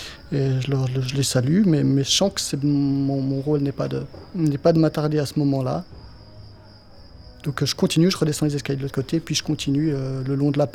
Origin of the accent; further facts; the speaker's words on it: Switzerland; Je suis suisse aussi loin que je me souvienne